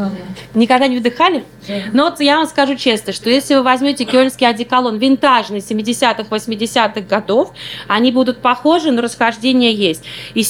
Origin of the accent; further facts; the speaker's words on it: Saint Petersburg, Russia; И вот очень часто мы, петербуржцы, с вами не замечаем